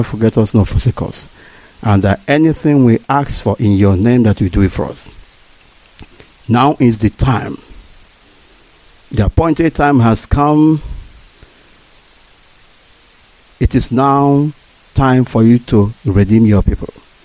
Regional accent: Abatete, Anambra, Nigeria; I am from Abatete in Idemili, Biafra land.

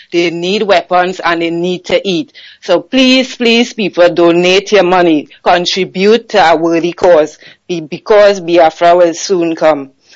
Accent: Trinidad & Tobago; now in London, United Kingdom; I am calling from London. I am from Trinidad.

